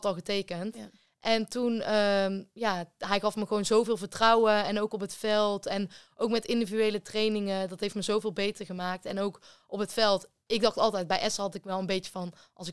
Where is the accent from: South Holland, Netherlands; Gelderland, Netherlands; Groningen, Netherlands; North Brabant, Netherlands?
North Brabant, Netherlands; Breda; Want ja, ik kom zelf uit Breda, het was net over de grens.